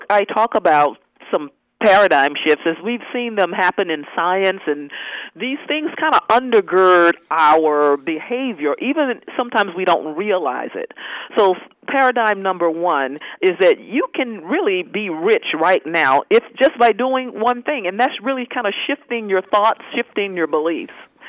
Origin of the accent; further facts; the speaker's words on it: Mississippi, United States; when I grew up in Mississippi, I would hear my grandmother say, and I'm a Southern girl, y'all